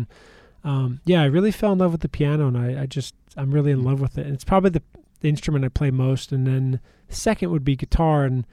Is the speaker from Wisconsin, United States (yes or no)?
no; Ramsey, New Jersey, United States; now in Denver, United States; I was born and raised in Ramsey, New Jersey. I think I lived there for about 24 years, and then about a decade in Denver, Colorado.